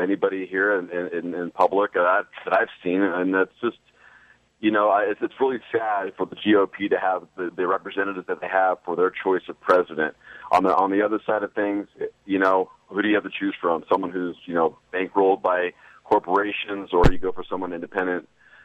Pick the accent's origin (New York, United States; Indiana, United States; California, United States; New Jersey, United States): California, United States; You know, I grew up in Southern Cal, so yes, I bandwagoned with the Steelers when I was, like, 8 years old.